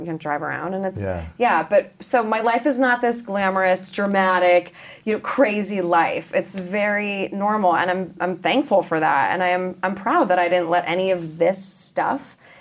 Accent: Chicago, Illinois, United States; also born or lived in Colorado; I mean, obviously it fell into my lap at 17, but I grew up in Chicago and Colorado.

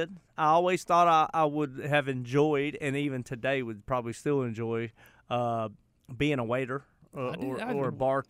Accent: Charlotte, North Carolina, United States; Growing up in Charlotte, that was the jewelry store.

